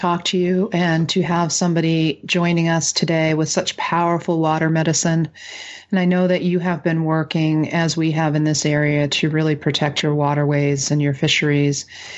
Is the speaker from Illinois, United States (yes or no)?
no; Maine, United States; Welcome and greetings to you in my native language. I'm coming to you from my home in the Dawn Land in Bunawabskik Territory, in and along the shores of the beautiful Penobscot River in central Maine.